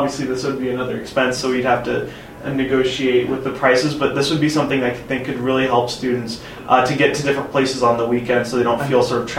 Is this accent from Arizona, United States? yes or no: yes; Arizona, United States; now in Los Angeles, United States; I come to USC, I don't have a car, I'm from Arizona